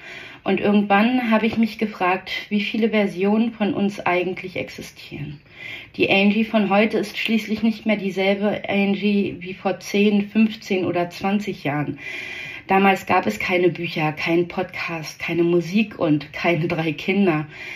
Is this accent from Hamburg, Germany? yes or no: no; Brandenburg, Germany; Berlin. Oder besser gesagt, die Gegend rund um Berlin. Denn dort liegt meine alte Heimat.